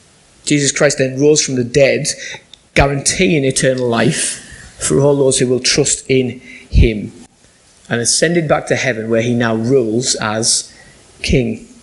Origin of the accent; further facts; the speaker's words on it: United Kingdom; born there; I am a British citizen. I was born in the UK. I was born to British parents. My birth was registered here.